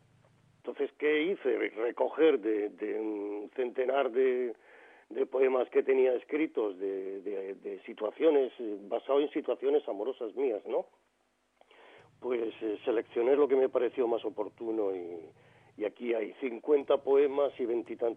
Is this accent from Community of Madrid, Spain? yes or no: yes; Madrid, Community of Madrid, Spain; now in Granada, Spain; yo vengo de Madrid rebotado. Soy granadino, pero he vivido siempre en Madrid, me he educado allí, he trabajado allí en Televisión Española. Y me prejubiló Televisión, me vine a mi tierra a vivir y aquí estoy